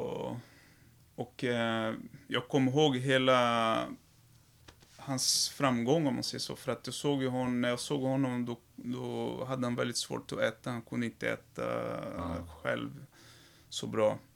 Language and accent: Swedish; Santos, São Paulo, Brazil; Swedish is a second language; now in Sweden; oftast de små städerna eller de små områden som jag kommer ifrån, Santos, det är väldigt mycket så faktiskt.